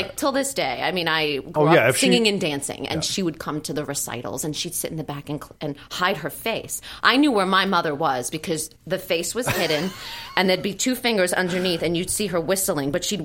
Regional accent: Staten Island, New York, United States; I grew up mostly in Staten Island, which is just amazing because it's its own little bubble.

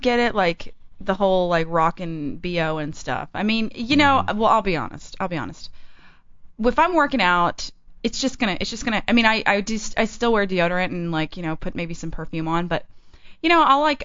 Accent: Texas, United States; But see, I love to eat, and I'm from Texas.

